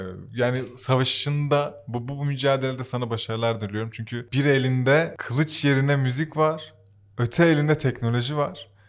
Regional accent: Silivri, Istanbul, Turkey; Silivri'liyim.

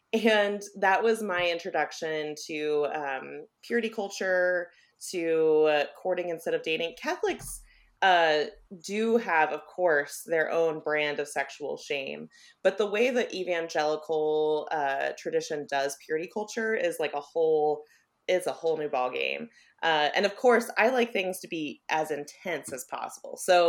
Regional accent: Kansas City, Missouri, United States; And so I grew up in South Kansas City, which was in the 90s and still is like part of a very underfunded school district.

